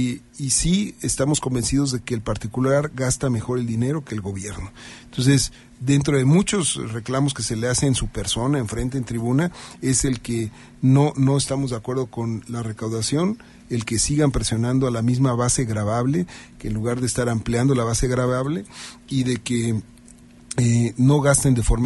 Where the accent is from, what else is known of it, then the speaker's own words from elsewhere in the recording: Mexico; Yo hablo como cualquier mexicano, ¿no?